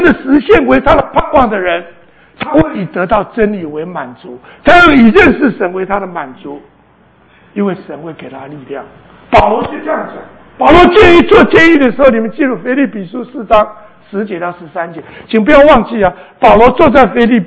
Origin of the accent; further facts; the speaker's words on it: China; 我们中国人也是一样，人都要找到神